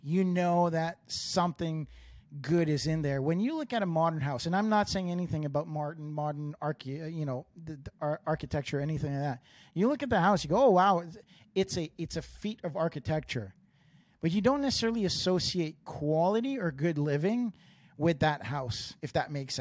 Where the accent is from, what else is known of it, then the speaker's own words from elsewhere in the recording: East Coast, United States; When I think of a house, you know, I where I grew up on the East Coast, there are small little houses, you know, by the Atlantic Ocean.